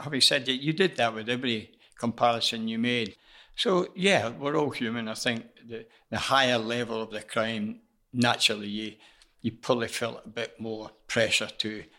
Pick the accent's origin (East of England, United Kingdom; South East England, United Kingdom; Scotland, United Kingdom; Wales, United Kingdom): Scotland, United Kingdom; I always quote the example as a Scotsman.